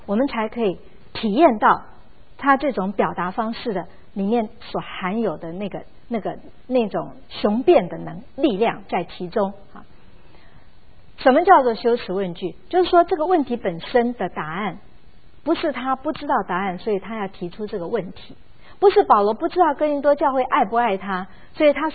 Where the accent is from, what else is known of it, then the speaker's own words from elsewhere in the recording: China; 我想这一种的观念，在我们特别我们中国人，我相信我们中国人的父母都很能够了解，儿女不该为父母积财，父母应该为儿女积财。